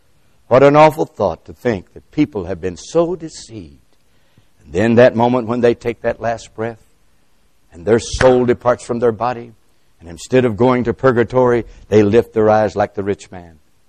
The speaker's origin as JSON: {"language": "English", "country": "United States", "said": "I was from America, and I'd come there to speak."}